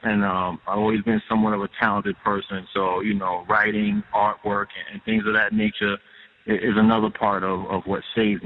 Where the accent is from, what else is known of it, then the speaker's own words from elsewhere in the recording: Harlem, New York, United States; I'm originally from Harlem.